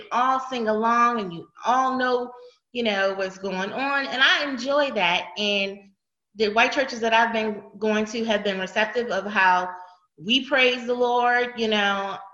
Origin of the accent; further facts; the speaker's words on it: Maryland, United States; because I'm from Maryland and my husband is from Virginia.